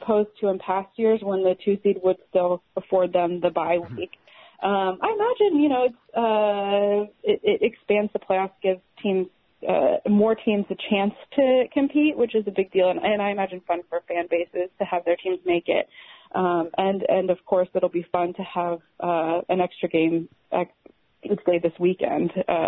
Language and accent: English; Florida, United States; I'm not a curler. I grew up in Florida, so I was a swimmer on water, but not frozen.